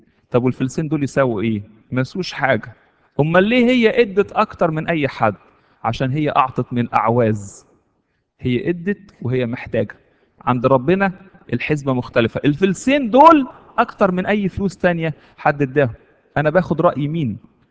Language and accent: Arabic; Egypt; واحنا معرفش ليه كمصريين لما حد ما يكونش عنده يعني وقت يتكلم معانا